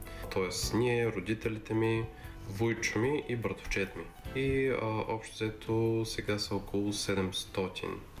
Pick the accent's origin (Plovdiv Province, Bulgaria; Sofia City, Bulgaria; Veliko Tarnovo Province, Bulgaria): Plovdiv Province, Bulgaria; Karlovo; also born or lived in United States; родом съм от Карлово. След като завърших университет тук в България, емигрирах в щатите и общо взето живеех там 7-8 години някъде, докато със съпругата ми решихме да се върнем